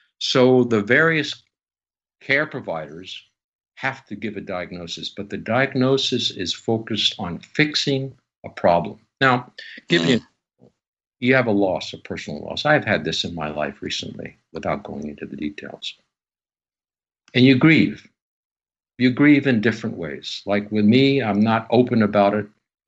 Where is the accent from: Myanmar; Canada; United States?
Canada; Of course, I'm Canadian, so we have a little different system.